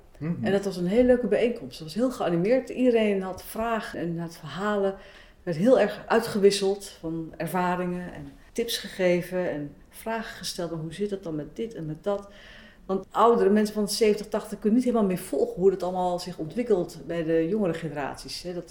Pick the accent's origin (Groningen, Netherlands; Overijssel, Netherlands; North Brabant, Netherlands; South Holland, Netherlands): Overijssel, Netherlands; Deventer; Ja, ik kwam stage lopen. Ik kom uit Deventer.